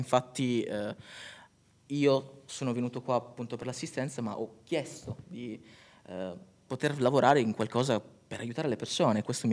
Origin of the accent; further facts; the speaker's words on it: Sardinia, Italy; moved away as an adult; mi sono trasferito qui a maggio, dall'Italia. Se non avete capito l'accento, sì, sono della Sardegna.